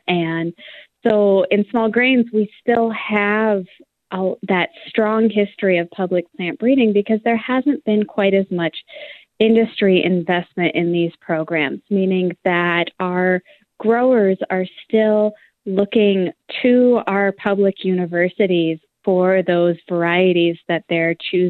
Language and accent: English; Iowa, United States; I'm from Iowa. I grew up in the middle of corn and soybean fields